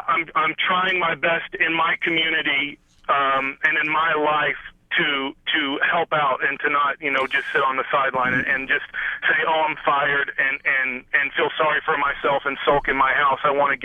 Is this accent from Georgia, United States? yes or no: no; Duncanville, Texas, United States; I grew up in Duncanville High School. I grew up in Duncanville.